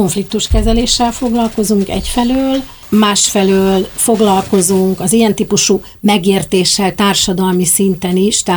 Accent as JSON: {"language": "Hungarian", "country": "Hungary", "said": "honfitársak vagyunk, magyarok vagyunk mindannyian"}